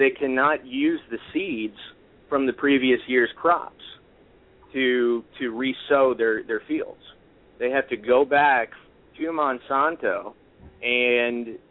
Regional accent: St. Louis, Missouri, United States; I mean, a lot of people know that I'm from St. Louis.

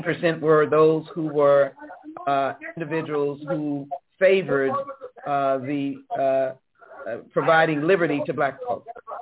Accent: Texas, United States; As a Texan, my ancestors are my neighbors who got to Texas way before me.

